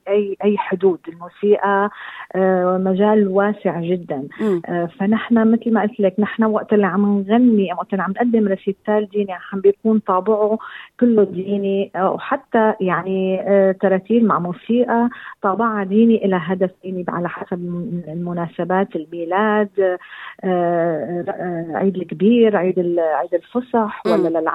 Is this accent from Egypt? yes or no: no; Syria; now in Australia; أنا من صغري وأنا قبل ما أصل لأستراليا من صغري وأنا من سوريا